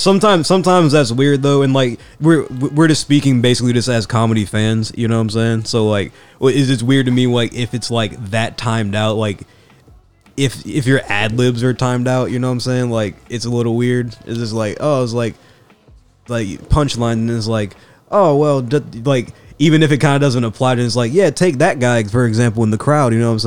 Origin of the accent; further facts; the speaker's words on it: United Kingdom; It's because it's funny and because we're British and because we understand jokes in that country.